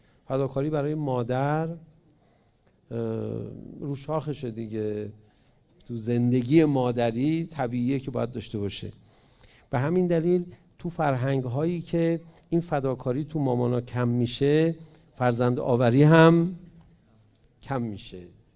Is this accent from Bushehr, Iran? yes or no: no; Tehran, Tehran Province, Iran; دارالشهدای تهران، محله ابوذر. خب توی همچی فرهنگی بزرگ شدم